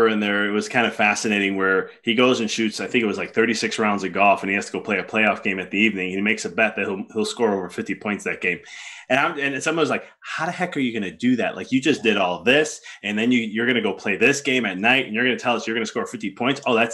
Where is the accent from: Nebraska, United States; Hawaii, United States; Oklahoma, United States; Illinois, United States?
Illinois, United States; Chicago; I may be biased because I'm from Chicago.